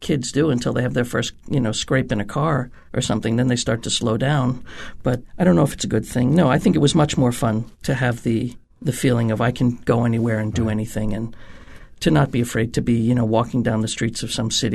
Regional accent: New York City, New York, United States; But I grew up in New York City as a kid. And when you grow up as a kid on Second Avenue in New York, you kind of think, I know how to handle myself.

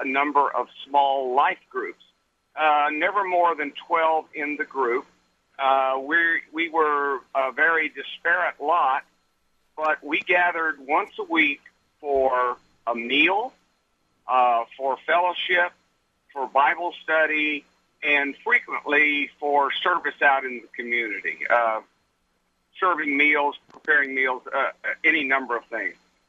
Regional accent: San Angelo, Texas, United States; I'm from San Angelo, Texas.

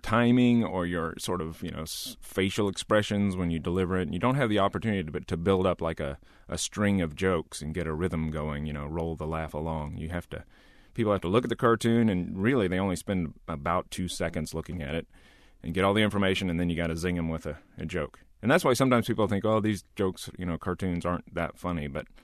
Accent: Denton, Texas, United States; which is I'm from Denton, Texas.

